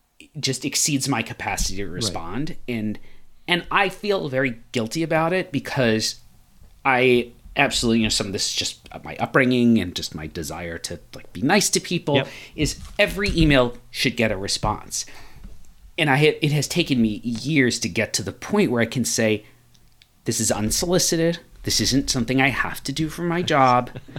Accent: United States; a lot of the major sports I grew up with here in the United States

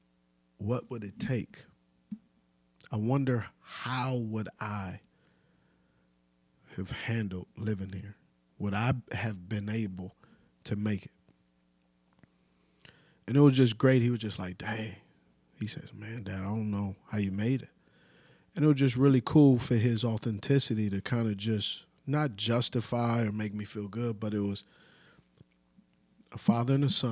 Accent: Los Angeles, California, United States; now in Charlotte, United States; Charlotte's the place where I call home. But the place that I call my hometown, where I'm from, man, is L.A. And L.A. taught me a lot.

